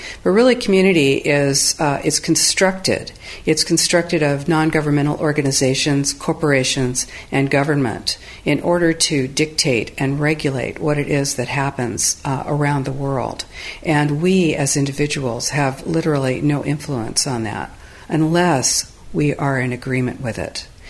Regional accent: California, United States; I'm from the United States, California.

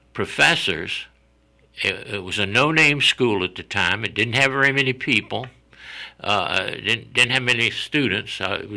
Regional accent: Richmond, Virginia, United States; I grew up in South Richmond.

